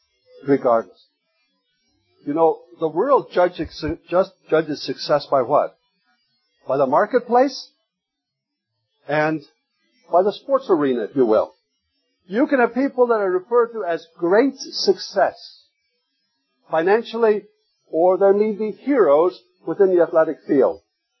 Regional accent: Faroe Islands; You see, coming from the Faroe Islands, I didn't have the choice of not representing my home country.

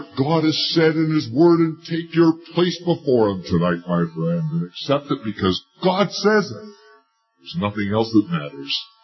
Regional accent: New Brunswick, Canada; I am from New Brunswick, way out on the eastern coast

